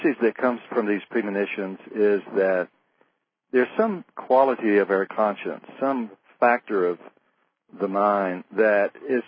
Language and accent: English; Santa Fe, New Mexico, United States; a national meeting that was held here in Santa Fe, my hometown.